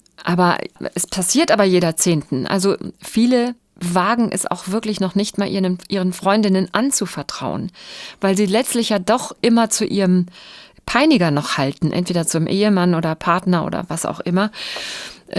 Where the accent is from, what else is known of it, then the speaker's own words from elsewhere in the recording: Bielefeld, North Rhine-Westphalia, Germany; hat dann bei uns in Sennestadt, das ist ein Vorort von Bielefeld, freitags immer einen Chor versammelt